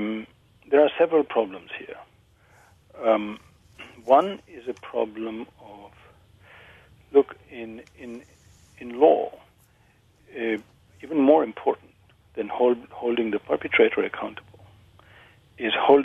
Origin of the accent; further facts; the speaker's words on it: Uganda; I come from Uganda. I went back to Uganda after Amin was overthrown in 1979-80